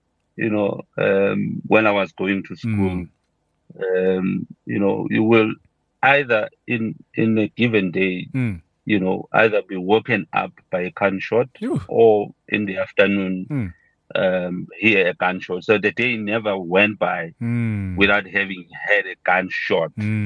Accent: Durban, KwaZulu-Natal, South Africa; that Zulu part of me. So, I am from Durban.

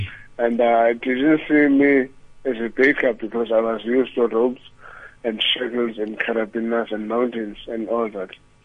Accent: Gugulethu, Western Cape, South Africa; Yes, I grew up in Kuguletu, and I was born here.

